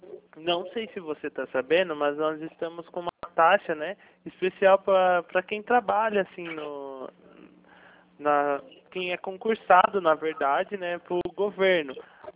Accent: São Paulo, Brazil; Isso, sou de São Paulo, Karine.

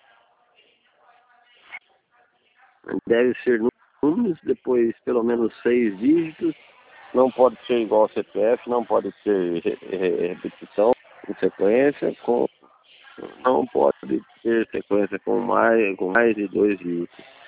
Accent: Mogi Guaçu, São Paulo, Brazil; Eu sou de Mogi Guaçu.

